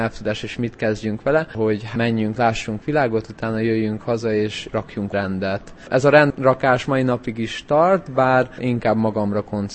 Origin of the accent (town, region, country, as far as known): Hungary; born or raised there; moved away; also born or lived in England